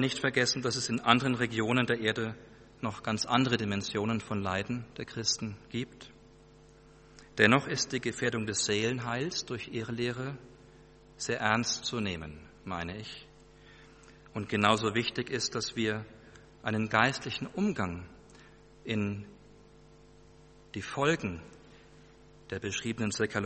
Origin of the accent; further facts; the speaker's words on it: Germany; So wenig wie wir als Deutsche aus unserer Geschichte austreten können, so sehr wir uns auch für die Gräuel des Nationalsozialismus schämen mögen